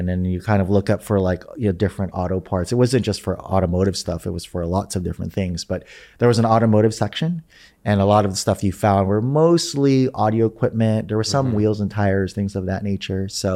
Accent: Philippines; moved away; You know, I didn't grow up with a whole lot. I immigrated from the Philippines.

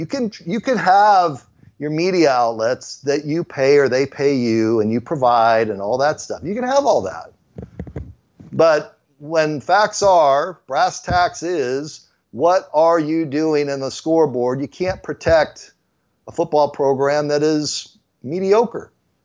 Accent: San Diego, California, United States; Growing up in San Diego, it was Jerry Coleman, and Jerry would call an infield fly a home run.

